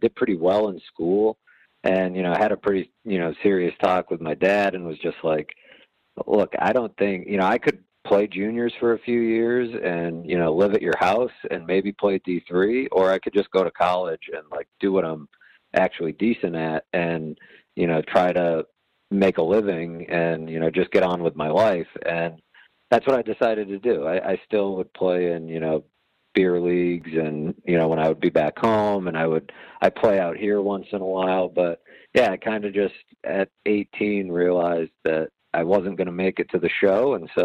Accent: Massachusetts, United States; growing up in Massachusetts, like, you know, and nobody had any idea.

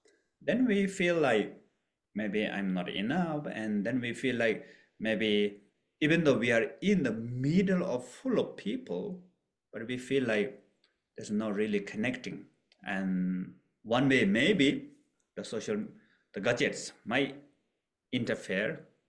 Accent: Nepal; So one example is in my hometown, I was born in the middle of Himalaya Mountain in Nepal.

